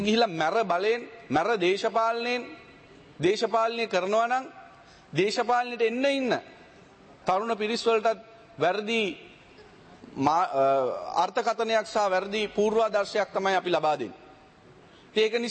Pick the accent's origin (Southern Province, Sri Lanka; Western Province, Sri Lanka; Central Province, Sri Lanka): Western Province, Sri Lanka; Katunayake; ගුවන්තොටුපළ ගත්තාම මගේ ප්‍රදේශයේ තියෙන කටුනායක මගේ ගමේ